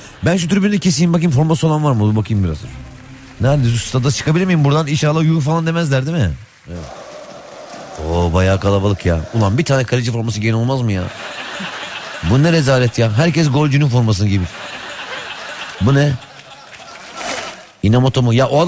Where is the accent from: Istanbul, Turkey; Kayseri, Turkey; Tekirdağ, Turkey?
Istanbul, Turkey; İstanbul diye tekmil verdim. Çünkü İstanbul doğumluyum. Küçük de orada. Amok Tokat baba memleketi, tabii ki gururla söyleriz.